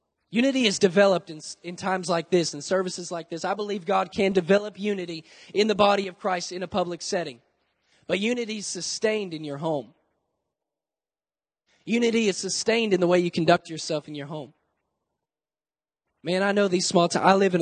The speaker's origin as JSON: {"language": "English", "town": "Hurley", "region": "Mississippi", "country": "United States", "tie": "born or raised there", "said": "There's this group in my hometown in Hurley, Mississippi."}